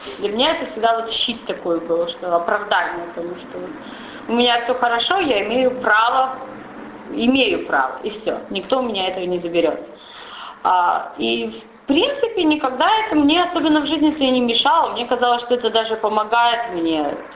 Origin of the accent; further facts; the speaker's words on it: Kamensk-Uralsky, Sverdlovsk Oblast, Russia; Итак, я с Урала, из Каменска-Уральского, Свердловской области. Небольшой город, делать особенно нечего.